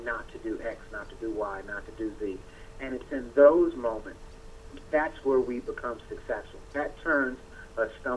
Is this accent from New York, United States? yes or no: yes; Yonkers, New York, United States; I grew up in Yonkers, and I went to school down south, and so spent a good bit of years down there. And I've been back in New York since last October